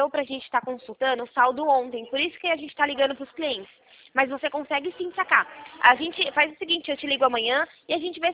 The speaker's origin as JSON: {"language": "Portuguese", "town": "Itatiba", "region": "São Paulo", "country": "Brazil", "said": "eu sou de Itatiba, interior de São Paulo."}